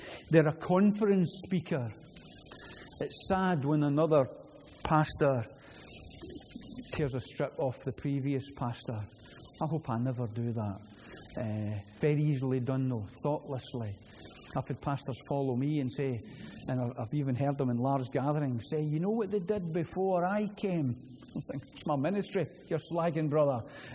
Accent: Glasgow, Scotland, United Kingdom; I love my country. I'm Scottish, I'm a Glaswegian. I love my country.

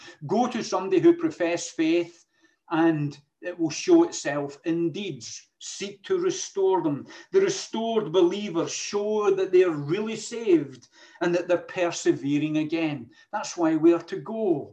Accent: Scotland, United Kingdom; I like that, obviously being a Scotsman.

